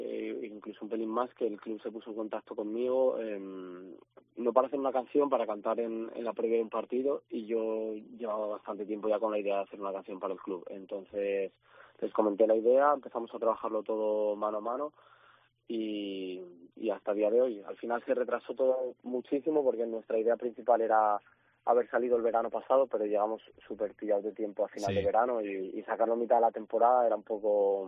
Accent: Gijón, Asturias, Spain; also born or lived in Mieres; yo soy adoptado aquí en Gijón, por así decirlo. Sí. Mis padres no son de aquí, pero según nací yo en Mieres, ahí en Río Turbio, se mudaron a Gijón para que tuviera yo aquí una vida con más facilidades

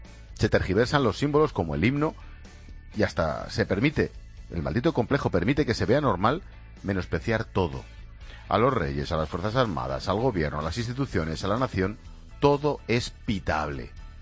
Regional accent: Spain; si cumpliera los mismos siglos que nosotros siendo españoles

